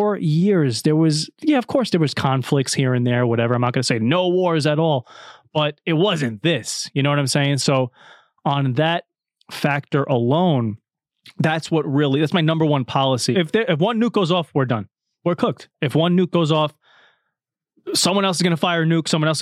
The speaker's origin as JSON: {"language": "English", "town": "Staten Island", "region": "New York", "country": "United States", "tie": "born or raised there", "said": "the little history of … is, I grew up in Staten Island, and last night, that MSG rally, that's like the Super Bowl to fucking Staten Islanders."}